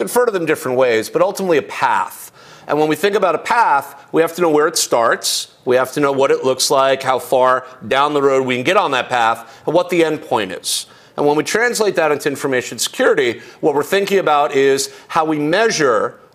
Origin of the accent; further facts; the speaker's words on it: Miami, Florida, United States; well, you know, I'm from Miami, got to work in that whole … thing, right?